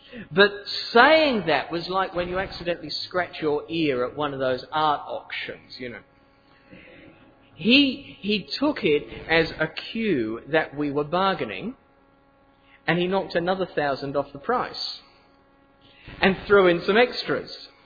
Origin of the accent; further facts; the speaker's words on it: England, United Kingdom; born there; Now, I said, I was born in England, and I really hate that way of buying things.